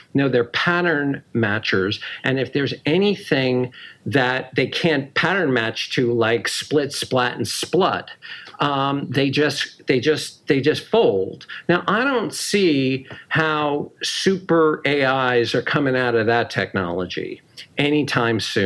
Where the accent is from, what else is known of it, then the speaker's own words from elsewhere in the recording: Paterson, New Jersey, United States; Oh, okay. I grew up in Paterson, New Jersey.